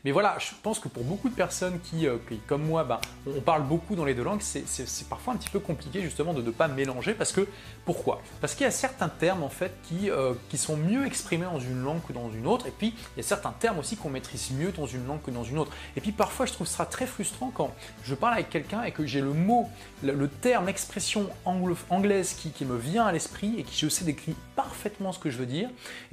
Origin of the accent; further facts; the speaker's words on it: France; c'est l'image que j'avais moi en tant que Français avant d'aller au Québec